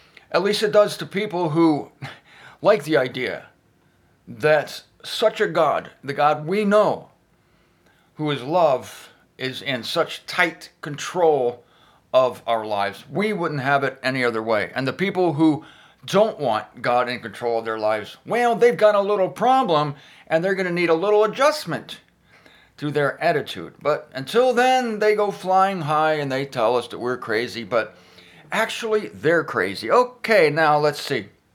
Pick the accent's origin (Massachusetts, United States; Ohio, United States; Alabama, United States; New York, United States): Ohio, United States; Canton; We're on the intersection of Everhard and Whipple Road here in Canton, Ohio, my hometown.